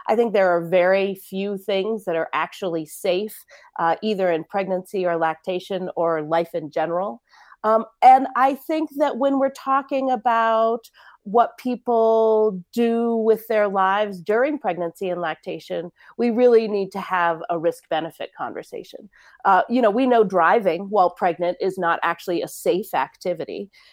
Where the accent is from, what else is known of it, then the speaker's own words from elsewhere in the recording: Colorado, United States; And when cannabis became legal here in my home state of Colorado